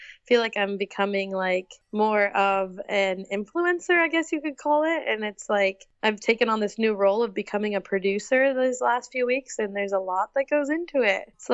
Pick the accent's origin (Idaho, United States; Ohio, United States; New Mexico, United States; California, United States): Idaho, United States; Sun Valley; growing up in Idaho and just in this like pretty humble upbringing and in Sun Valley